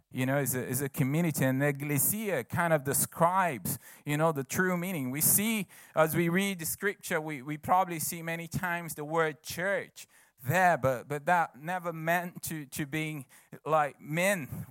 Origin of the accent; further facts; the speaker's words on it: Brazil; I remember as a kid, kind of growing up in Brazil